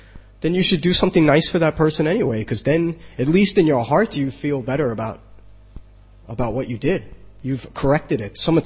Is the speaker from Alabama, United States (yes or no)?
no; New York, United States; and I'm from New York, and punk rock background